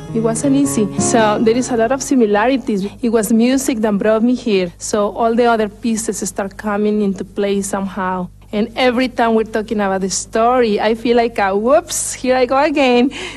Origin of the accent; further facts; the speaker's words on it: Mexico; English is a second language; moved away as an adult; now in United States; I come from Mexico, and I came to the United States about 18 years ago.